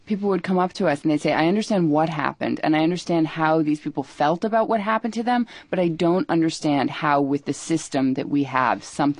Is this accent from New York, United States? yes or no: yes; New York, United States; Hi, we're two actors from New York.